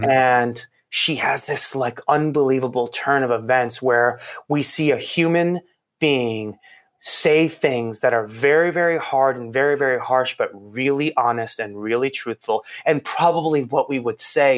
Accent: Iran; moved away; I'm an immigrant from Iran that grew up in a country where my parents didn't speak English.

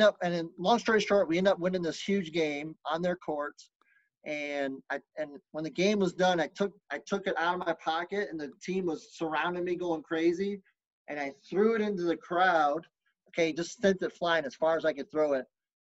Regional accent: Lubbock, Texas, United States; And I grew up, I was born in Lubbock, Texas. So I've always loved Texas Tech

